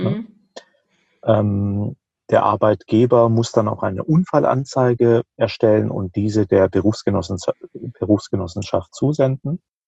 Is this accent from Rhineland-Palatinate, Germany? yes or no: yes; Rhineland-Palatinate, Germany; In der Pfalz, wo ich herkomme, ist selten was anderes